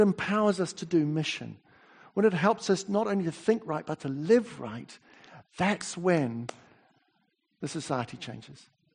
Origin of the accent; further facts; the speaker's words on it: New Zealand; accent: English; As you know, I speak with a bit of an English accent. I'm a Kiwi.